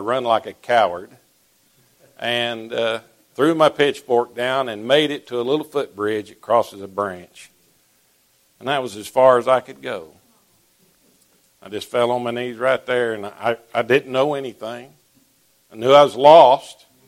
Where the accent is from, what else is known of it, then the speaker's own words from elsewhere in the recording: North Carolina, United States; I'm from Western North Carolina, hillbilly up in the Great Smoky Mountains. That's where I'm from.